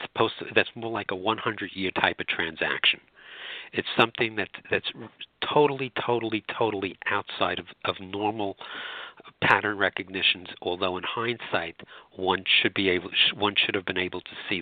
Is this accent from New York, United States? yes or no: yes; Brooklyn, New York, United States; accent: Brooklyn; No, I was born and bred in Brooklyn.